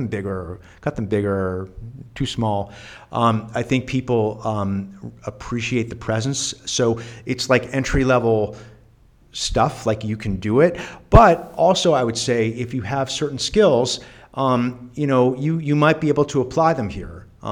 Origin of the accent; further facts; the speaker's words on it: New York, United States; it's like, I'm a New Yorker, and I'm like, oh, and here I'm in Lviv